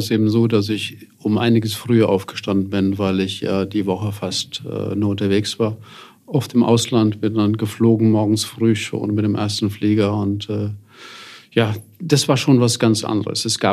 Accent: Eppstein, Hesse, Germany; also born or lived in Dillhausen; in Dillhausen, dort, wo ich geboren wurde, wo ich ein Jahr lang mit meiner Mutter gelebt habe, bevor wir dann hier in den Taunus nach Eppstein gezogen sind und dort groß geworden bin, dort auch die Schulen besucht habe.

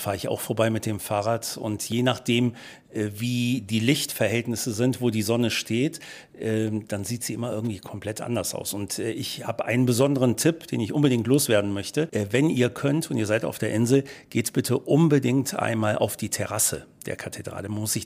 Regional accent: Düsseldorf, North Rhine-Westphalia, Germany; now in Palma, Spain; Ich komme aus Düsseldorf und bin eben ein bisschen Großstadtkind

